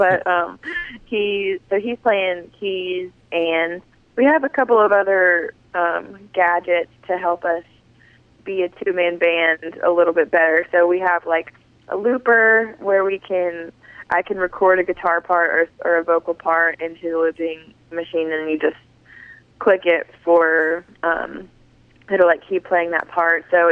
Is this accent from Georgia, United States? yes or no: yes; Griffin, Georgia, United States; I grew up in Griffin, Georgia, actually, and it's very small and country